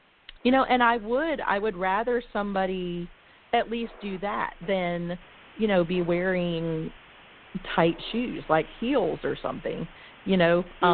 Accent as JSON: {"language": "English", "region": "Georgia", "country": "United States", "tie": "born or raised there", "also_born_or_lived": "Dallas", "said": "Yes, I grew up in Georgia. Gosh, I've been here. I'm 43 years old, and we moved here like when I was one with my parents."}